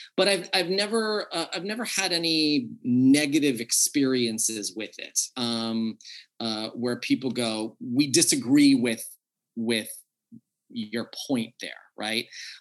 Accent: United States; Because I grew up in America, right?

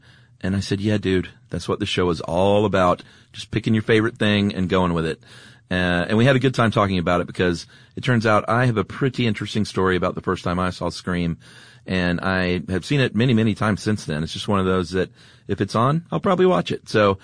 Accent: the South, United States; I knew we had a lot in common growing up in the South, growing up as church boys.

